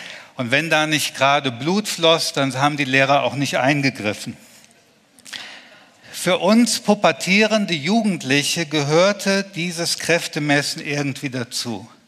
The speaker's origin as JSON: {"language": "German", "country": "Germany", "tie": "born or raised there", "said": "In Westdeutschland, wo ich aufgewachsen bin"}